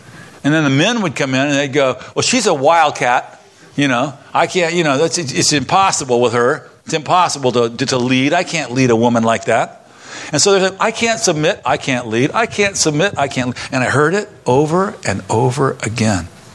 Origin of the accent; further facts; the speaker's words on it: Nevada, United States; I'm from Southern Nevada. I've seen rattlesnakes mating.